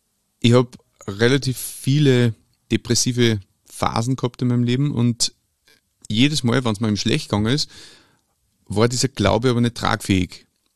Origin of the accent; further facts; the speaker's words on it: Lower Austria, Austria; Ich bin römisch-katholisch erzogen worden, aufgewachsen in Niederösterreich, Grenze Niederösterreich-Oberösterreich